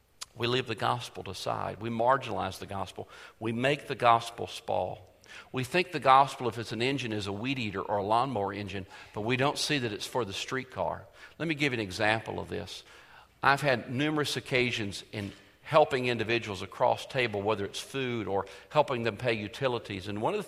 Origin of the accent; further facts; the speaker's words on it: Kentucky, United States; Really what I was going to do growing up in Kentucky, I was told large churches had gyms